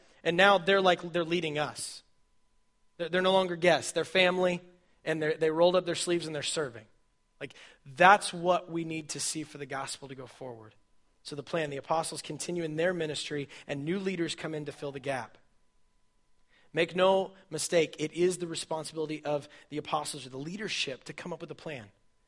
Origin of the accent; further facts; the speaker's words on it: Wichita, Kansas, United States; Sorry, I was born and raised in West Wichita. This living on the east side of thing, it's trippy.